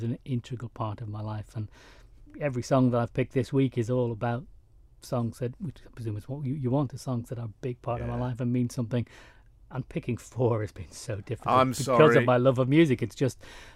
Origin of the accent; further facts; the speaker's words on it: Ireland; moved away; Well, I'm very proud of being Irish. And I remember only about 3 years after I was over here, I used to listen to Irish radio.